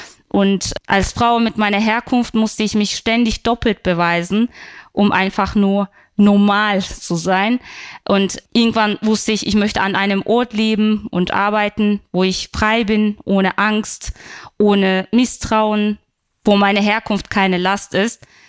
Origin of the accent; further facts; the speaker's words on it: Turkey; moved away as an adult; now in Germany; Bin seit 2017 hier in Deutschland. Ich bin in der Türkei geboren und aufgewachsen in einer kurdischen, alevitischen Familie, also eine Minderheit innerhalb einer Minderheit.